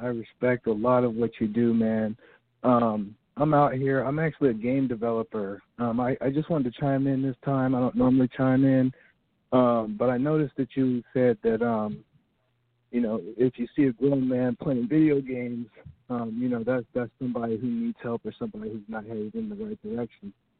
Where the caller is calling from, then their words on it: Atlanta, Georgia, United States; I'm calling from Atlanta.